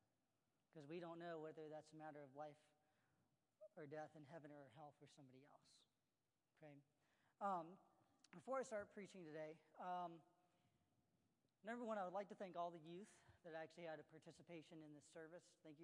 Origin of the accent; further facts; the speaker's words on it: India; born there; I was born in India, and I was born with a leg deficiency that caused my legs not to fully grow out.